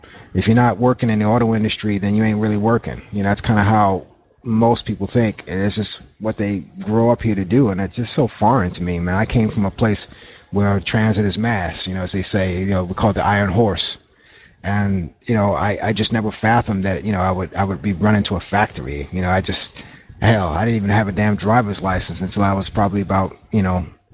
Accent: Brooklyn, New York, United States; I never, you know, did a whole lot of that when I was growing up in Brooklyn.

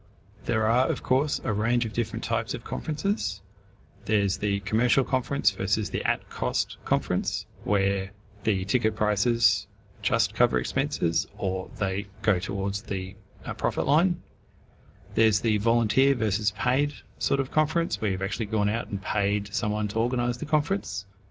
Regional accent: Brisbane, Queensland, Australia; I come from Brisbane, Queensland, Australia.

